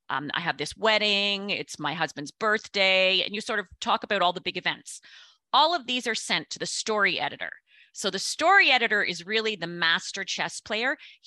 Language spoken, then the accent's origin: English; Canada; And the first year I was there from Canada, there was a girl who was there from Melbourne.